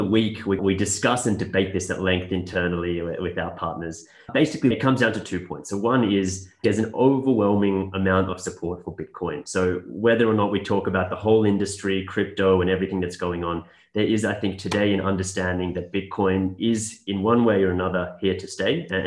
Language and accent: English; Australia; moved away; I'm originally from Australia, as I mentioned, and I started my career at KPMG, actually, in the private enterprise group.